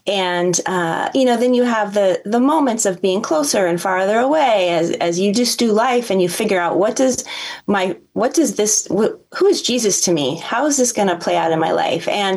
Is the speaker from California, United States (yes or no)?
yes; California, United States; I'm in Southern California, Ventura County, right next to the border of LA County, and went to the local high school here